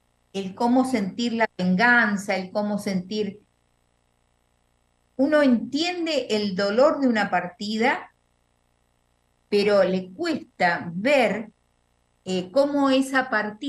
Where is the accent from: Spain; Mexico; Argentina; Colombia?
Argentina; Zárate, Buenos Aires Province; me toca muy de cerca porque soy de Zárate